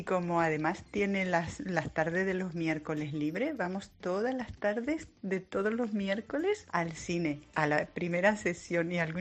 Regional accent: Canary Islands, Spain; now in Mislata, Spain; desde Mislata.

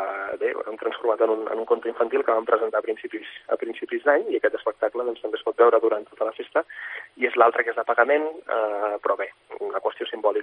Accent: Montblanc, Catalonia, Spain; Que els que som d'aquí, clar, ho vivim d'una manera, doncs, molt especial

